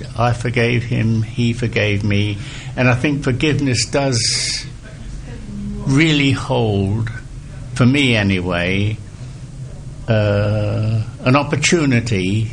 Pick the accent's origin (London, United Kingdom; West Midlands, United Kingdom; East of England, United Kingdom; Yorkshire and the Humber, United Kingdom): East of England, United Kingdom; King's Lynn; born there; I was born in King's Lynn, Norfolk. I'm a Norfolk dumpling, for those who know what that means. And my background is from … who were well-to-do in Essex